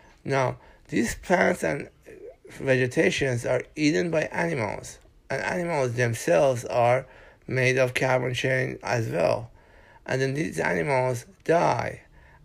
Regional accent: Iran; English is a second language; I'm from Iran and I invite all of you to come as tourists to Iran and visit Iran.

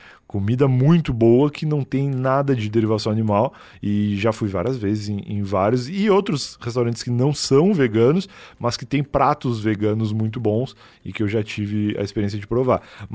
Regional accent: Rio Grande do Sul, Brazil; now in São Paulo, Brazil; eu sou gaúcho

